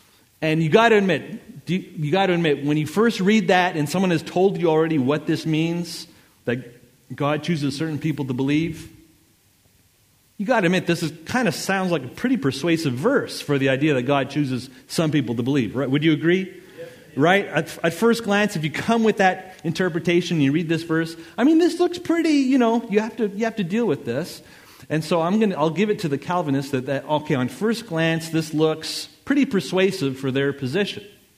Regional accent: Montreal, Quebec, Canada; So I'm from Montreal, Canada.

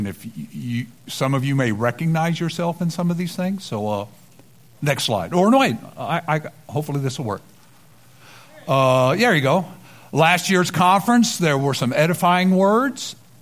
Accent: Kentucky, United States; and I'm from Kentucky originally, so I like to keep things simple.

